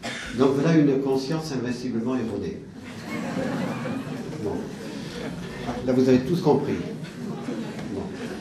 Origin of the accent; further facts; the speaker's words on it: Auvergne-Rhône-Alpes, France; puisque je suis aussi de l'Ardèche